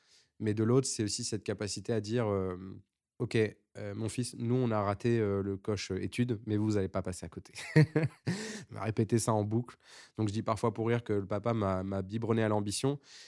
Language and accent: French; Évry-Courcouronnes, Île-de-France, France; J'ai grandi dans une ville qui s'appelle Évry-Courcouronnes, donc au sud de Paris, c'est 30 km d'ici. Souvent on confond avec Ivry et j'ai grandi dans cette ville qui est très connue pour être très multiculturelle.